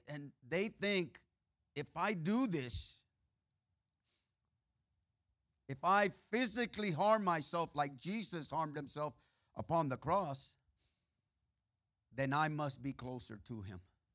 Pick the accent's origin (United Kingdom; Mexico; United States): Mexico; And in my hometown, and in many of towns in Mexico, they have up on the mountains or on a mountainous area or on a hill area, they have a cross.